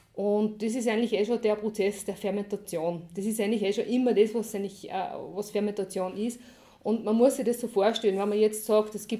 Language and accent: German; Wartberg ob der Aist, Upper Austria, Austria; ich komme aus Wartburg ob der Eist. Ich habe einen Sohn, den habe ich schon sehr jung gekriegt, war lange alleinerziehend, wohne jetzt auf einem Bauernhof mit meinen Lebensgefährten